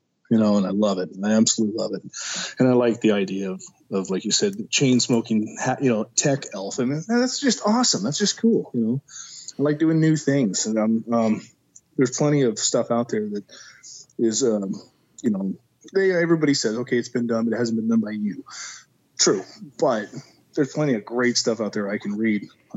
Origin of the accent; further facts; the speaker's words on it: Texas, United States; So we're both Texan and I talk to her regularly